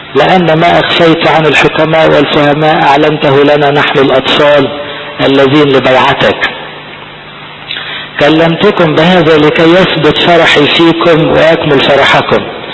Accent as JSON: {"language": "Arabic", "country": "Egypt", "said": "ده حتى احنا كمصريين متعودين لما نفرح شوية نقول ايه اللهم اجعله خير"}